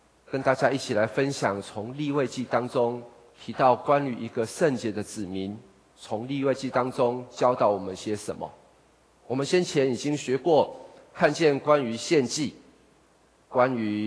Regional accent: Taiwan; 其实想我们台湾人节期是什么，从哪里来。

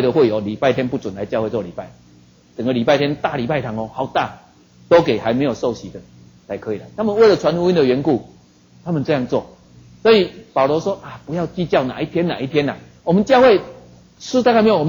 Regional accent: Taiwan; 我讲台语讲得很好，国语就讲得不太好

